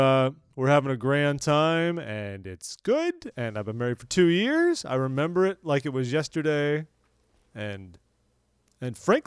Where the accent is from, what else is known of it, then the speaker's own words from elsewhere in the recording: California, United States; I grew up in Southern California, reading the trade papers and things, and I like the industry.